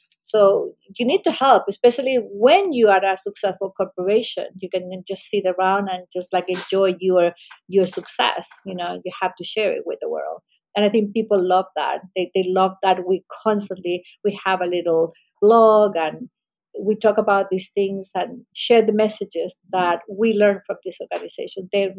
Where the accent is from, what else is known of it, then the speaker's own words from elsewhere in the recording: Chile; English is a second language; I come from Chile, we have an incredible ocean all along the country.